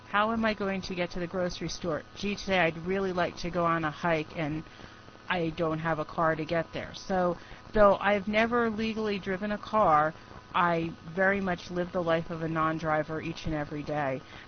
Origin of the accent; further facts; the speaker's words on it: New Jersey, United States; born there; I was born in New Jersey, so if we have any affiliates from the Monmouth County, New Jersey area, maybe you even remember Howe Auto Driving School.